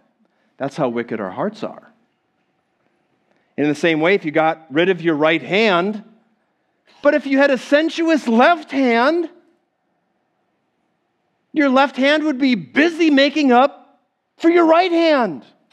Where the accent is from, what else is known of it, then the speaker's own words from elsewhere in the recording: Midwest, United States; I grew up in the Midwest. Raise your hand if you grew up in the Midwest. I'm curious. How many of us are there? Yeah. Whoop, whoop. There's a few of us. I grew up in the upper Midwest. And so I was born in the 70s.